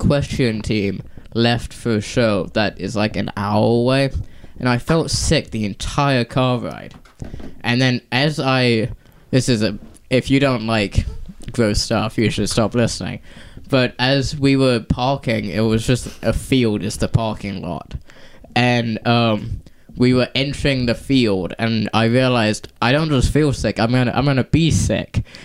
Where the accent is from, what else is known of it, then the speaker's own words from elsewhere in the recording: England, United Kingdom; We're from England.